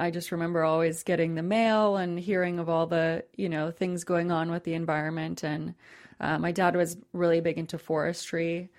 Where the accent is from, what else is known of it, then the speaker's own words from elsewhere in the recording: New Hampshire, United States; Well, I grew up in New Hampshire